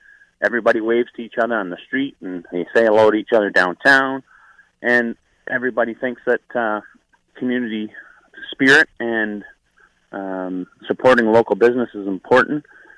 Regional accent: Tweed, Ontario, Canada; Well, I come from Tweed, Ontario, Stokoe, Ontario, actually, which is a little community outside of Tweed. So I'm a huge country bumpkin, I guess you could say.

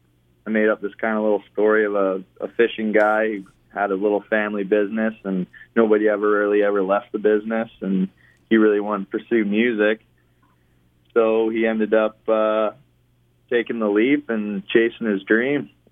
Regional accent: West Coast, United States; Well, I grew up here on the West Coast, and I got a big fishing and hunting background

